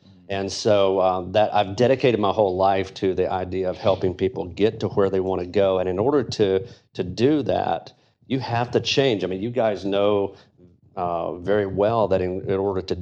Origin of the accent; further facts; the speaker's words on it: Georgia, United States; So it's great to be back in my home state. Wow. I was just at my mom's house up at about 2 hours north of here